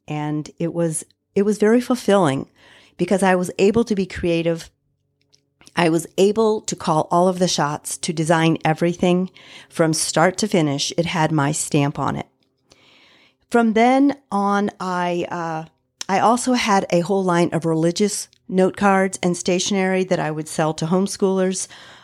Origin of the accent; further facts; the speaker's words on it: St. Louis, Missouri, United States; I grew up in St. Louis in the Central West End, and there, a few blocks from our home, was the most amazing little French chocolate candy store.